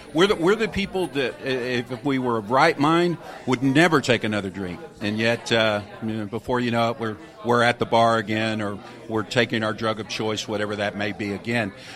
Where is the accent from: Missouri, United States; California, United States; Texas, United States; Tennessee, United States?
Texas, United States; I grew up in Texas. It was a kind of a cultural thing.